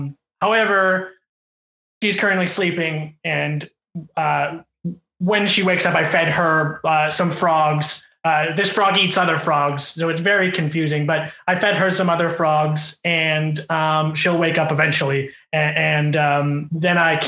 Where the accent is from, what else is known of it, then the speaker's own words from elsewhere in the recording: Bella Coola, British Columbia, Canada; I am from Bella Coola, British Columbia. I've lived there my entire life.